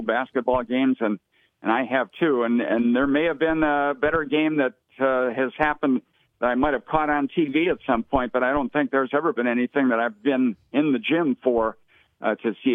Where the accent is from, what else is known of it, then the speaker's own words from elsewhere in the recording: Detroit, Michigan, United States; when I was in high school, a kid growing up in Detroit, I seldom went to my high school football, basketball.